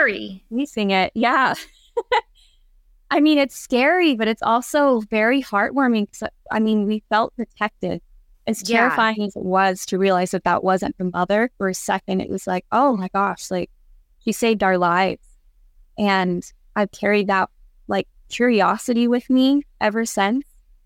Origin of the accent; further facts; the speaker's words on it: Mesa, Arizona, United States; And I grew up in Mesa, Arizona, which is it's a poorer area.